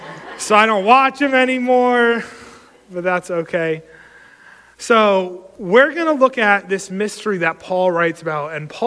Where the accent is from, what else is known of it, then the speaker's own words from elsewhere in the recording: Connecticut, United States; moved away as an adult; I'm not from around here. I might not be recognized by most of you guys. I'm from Connecticut originally. Moved down here about 2 years ago to be a pastor